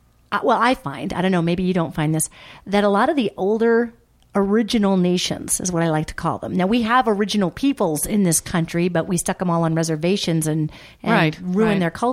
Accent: United States; I'm an American. I love this country. I love being here.

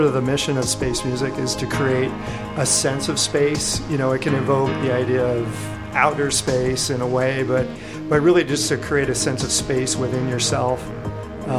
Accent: Billings, Montana, United States; I did. Yeah, I grew up here in Billings.

